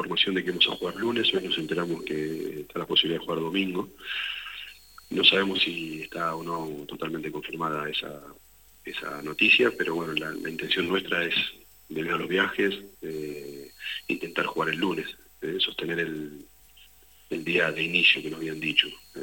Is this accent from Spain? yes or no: no; Argentina; es normal que por cómo somos los argentinos solamente sirve ganar